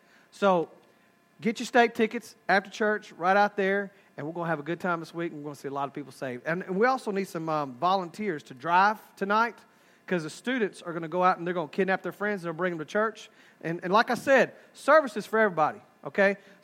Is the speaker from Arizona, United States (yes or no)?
no; Haslet, Texas, United States; I'm from Haslett, Northwest Fort Worth